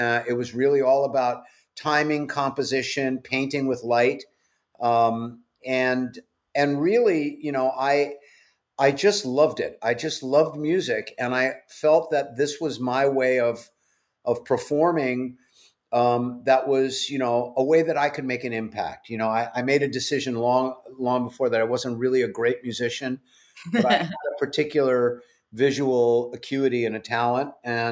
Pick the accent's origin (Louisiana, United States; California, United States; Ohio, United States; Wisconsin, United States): California, United States; Los Angeles; Everybody thinks I'm from New York, but I was born and raised out in Canoga Park in California, in Los Angeles.